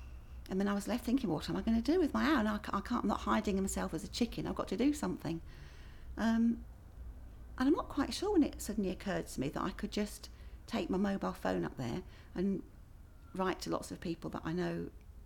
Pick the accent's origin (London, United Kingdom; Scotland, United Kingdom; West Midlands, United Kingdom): London, United Kingdom; Palmers Green; moved away as an adult; also born or lived in Hampstead / Buckhurst Hill; I was born in Hampstead, I believe, although I don't remember, obviously. But after that, we moved out to live in Buckhurst Hill. And from there, moved back to live in Palmer's Green.